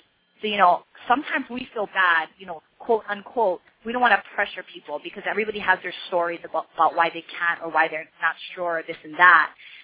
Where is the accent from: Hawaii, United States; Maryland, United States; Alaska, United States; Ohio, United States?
Hawaii, United States; I mean, we're from Hawaii.